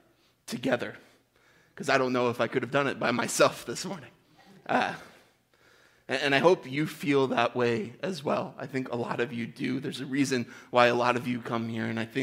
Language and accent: English; Michigan, United States; If you don't know me, I'm from Michigan. I moved here about a year ago